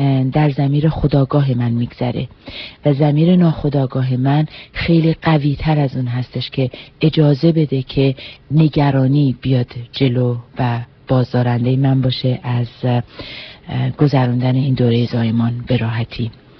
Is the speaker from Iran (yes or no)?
yes; Iran; now in United States; من ایرانی هستم